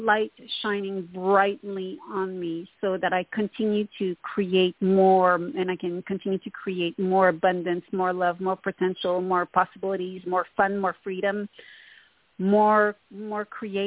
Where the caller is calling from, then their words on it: Montreal, Quebec, Canada; Hi, this is … from Montreal, Canada.